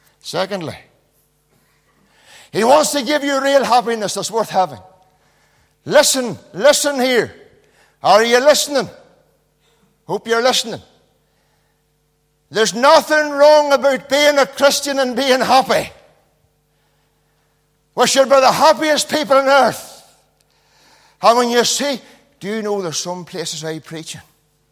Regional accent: Knocknacloy, Northern Ireland, United Kingdom; I'm a Knocknacloy man, do you know? Born and bred in Knocknacloy man. County Tyrone. Through and through. You can take the man out of Tyrone, you can't take Tyrone out of the man.

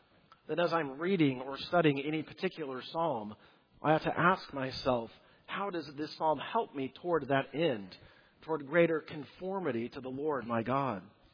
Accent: Southwest, United States; We grew up in the Southwest, so this may have been on some sort of a dude ranch or family camp.

